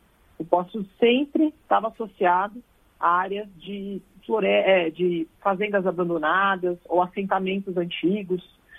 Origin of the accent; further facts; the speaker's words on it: São Paulo, Brazil; eu sou natural de São Paulo